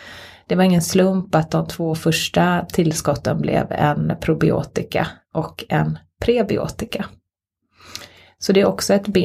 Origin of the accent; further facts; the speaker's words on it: Sweden; Vi är ju ändå svenskar.